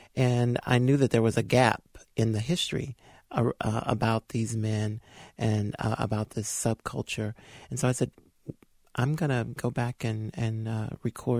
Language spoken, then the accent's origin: English; Hickory, North Carolina, United States; You know, when I grew up in Hickory, we had three denominations, Baptist, Methodist, and Pentecostal.